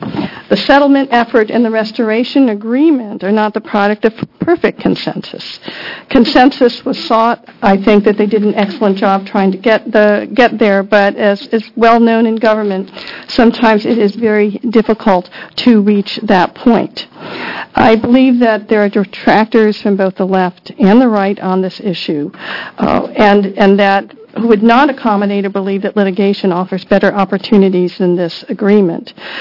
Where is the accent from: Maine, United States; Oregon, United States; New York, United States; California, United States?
Oregon, United States; Canby; I come from the Canby area. I am a farmer and a teacher